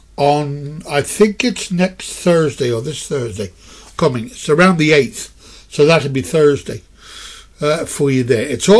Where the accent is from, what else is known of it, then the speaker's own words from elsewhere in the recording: Kilmechanic, Ireland; Hello to Helen Doyle above in my hometown, or home village, whichever you prefer. Up there in Kilmechanic for you there.